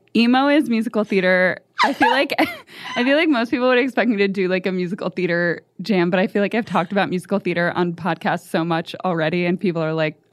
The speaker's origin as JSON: {"language": "English", "region": "Virginia", "country": "United States", "tie": "born or raised there", "said": "Yeah, I grew up in Northern Virginia, so it's like a whole culture."}